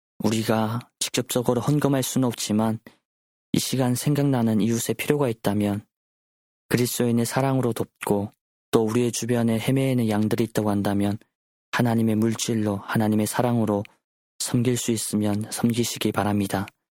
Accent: North Korea; 저도 또 북조선 사람 중 한 명으로서

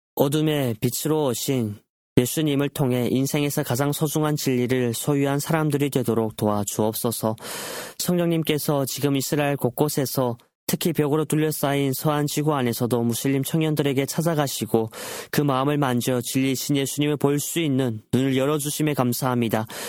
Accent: North Korea; 사랑하는 나의 고향 북조선 땅에도 인간의 눈으로 보면 어둠이 짙어 보이기만 합니다.

